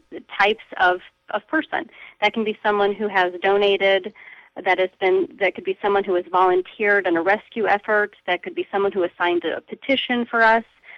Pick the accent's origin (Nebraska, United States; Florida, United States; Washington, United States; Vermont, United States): Nebraska, United States; and I'm from Nebraska. I was born here. My mother was born here. My grandmother was born here, and I'd like to stay